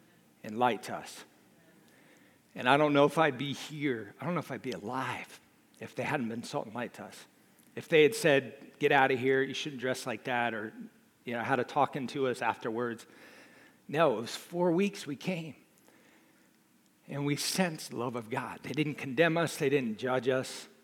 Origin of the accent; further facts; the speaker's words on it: Jupiter, Florida, United States; I grew up in Jupiter, Florida, which is out of this world, by the way.